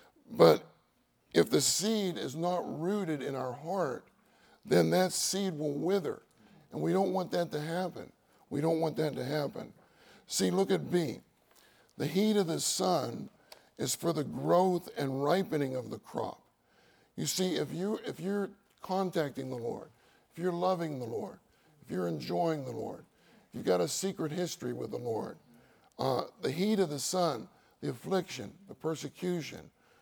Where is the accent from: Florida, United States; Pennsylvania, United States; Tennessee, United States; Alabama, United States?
Pennsylvania, United States; Pittsburgh; now in California, United States; Believe it or not, I grew up in Pittsburgh. I used to be like that. But when you move to California and you stay there for a long time, your blood thins out fast.